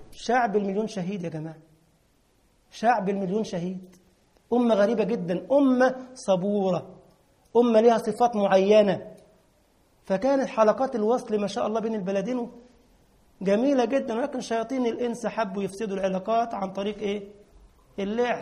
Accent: Egypt; بدون عندنا في مصر يعني من غير

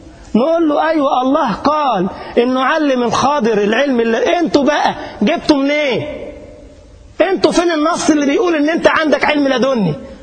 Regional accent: Egypt; هوجة عندنا في مصر

